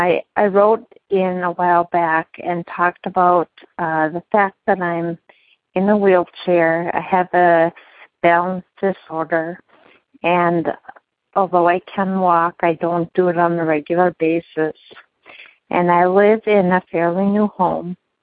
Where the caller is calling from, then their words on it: Appleton, Wisconsin, United States; I'm calling from Appleton, Wisconsin, your home state.